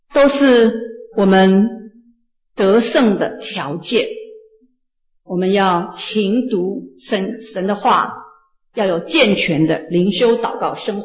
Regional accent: China; now in Ithaca, United States; 我们中国人呢，我们中国人的教会，你看我们在伊萨卡这里

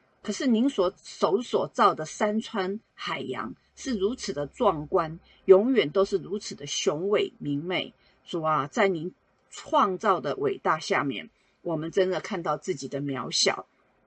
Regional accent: southern Taiwan, Taiwan; 让我这个在台湾南部长大的孩子好像回到了家

